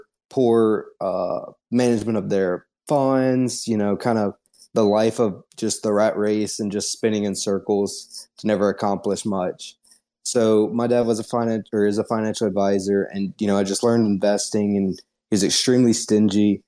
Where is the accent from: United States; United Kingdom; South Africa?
United States; Louisiana; So I'm from North Louisiana. I grew up in a really rural, pretty poor area in Louisiana.